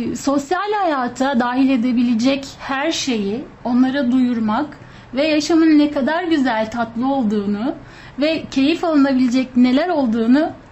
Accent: Ankara, Turkey; born there; 1969 Ankara doğumluyum.

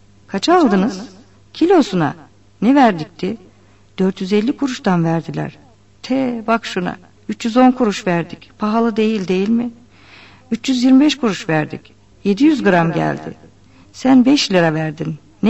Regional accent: Lüleburgaz, Kırklareli, Turkey; Biz Lüleburgazlıyız. Ben geldim birkaç defa İstanbul'a.

